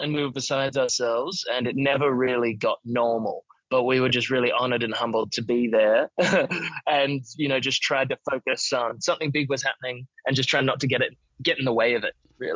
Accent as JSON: {"language": "English", "town": "Newcastle", "region": "New South Wales", "country": "Australia", "tie": "born or raised there", "also_born_or_lived": "Perth, Australia", "said": "But grew up on the East Coast because Mum moved over to Newcastle to be closer to my dad when I was, you know, only 1 year old. So I kind of grew up across Newcastle and Sydney and Gloucester and finally moved up to the Gold Coast towards the end of high school."}